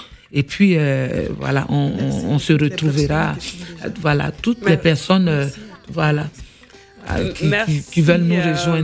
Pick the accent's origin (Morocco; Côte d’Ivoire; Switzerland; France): Côte d’Ivoire; West; Donc, je suis issue de l'Ouest.